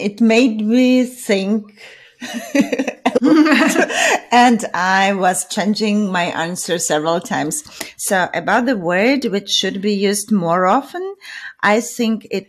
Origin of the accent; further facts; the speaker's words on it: Ukraine; again, I am talking from Ukrainian perspective.